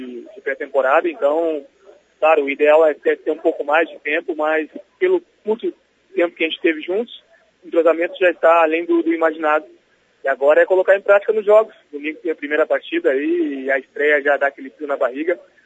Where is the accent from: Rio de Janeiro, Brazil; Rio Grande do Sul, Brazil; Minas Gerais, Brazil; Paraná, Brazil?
Rio Grande do Sul, Brazil; Porto Alegre; Então, eu sou gaúcho, sou de Porto Alegre, natural de Porto Alegre.